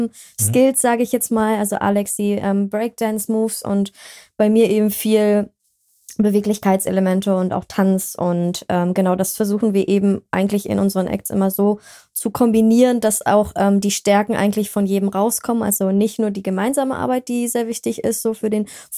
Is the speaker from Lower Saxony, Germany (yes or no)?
yes; Hanover, Lower Saxony, Germany; also ich komme ja ursprünglich gar nicht von hier, ich komme aus Hannover ursprünglich.